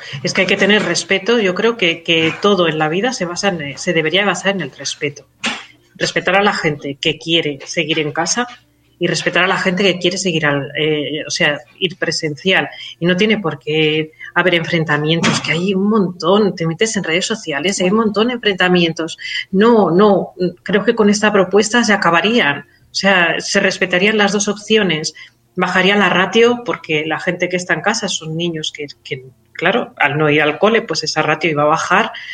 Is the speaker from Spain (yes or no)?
yes; Catalonia, Spain; soy catalana